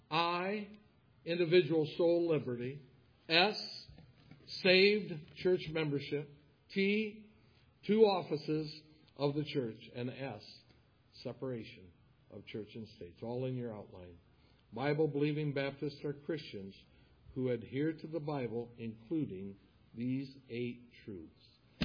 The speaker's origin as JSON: {"language": "English", "country": "United States", "said": "We love our country, the United States of America. I'm an American. Every time I go to a foreign country, I can hardly wait to set my feet on American soil."}